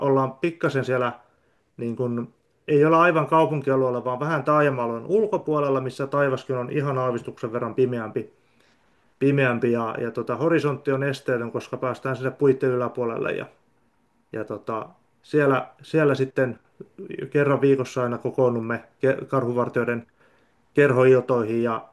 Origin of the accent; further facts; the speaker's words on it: Ulvila, Satakunta, Finland; Joo, eli tosiaan Ulvilasta olen kotoisin, tuosta Satakunnasta, Porin vierestä